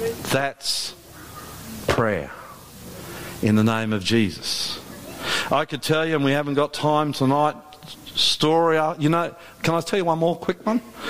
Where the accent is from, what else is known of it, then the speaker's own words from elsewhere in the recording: Australia; I'm an Aussie boy. We're not used to this stuff down here.